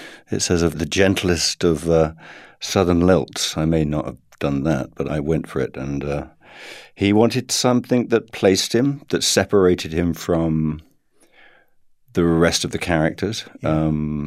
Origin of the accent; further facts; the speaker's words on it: Liverpool, North West England, United Kingdom; also born or lived in London; But I'm very proudly from Liverpool, and I'm very proud to be from the same place as all four of them.